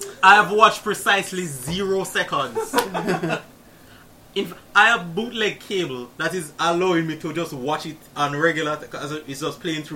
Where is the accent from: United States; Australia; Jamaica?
Jamaica; And I'm Jamaican, we don't play hockey.